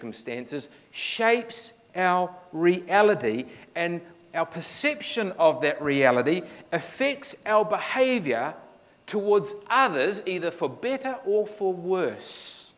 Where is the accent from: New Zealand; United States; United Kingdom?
New Zealand; now in Queensland, Australia; And I'm not just saying that because I'm a Kiwi.